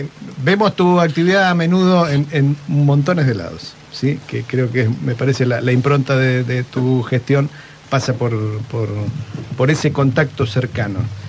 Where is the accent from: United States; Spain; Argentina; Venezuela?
Argentina; Punta Alta, Buenos Aires Province; yo soy de Punta Alta